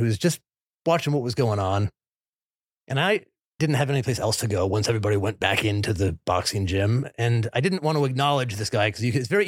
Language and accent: English; Morocco; now in New York, United States; I moved here from Morocco and I sort of crash landed into New York, and I lived in Brooklyn.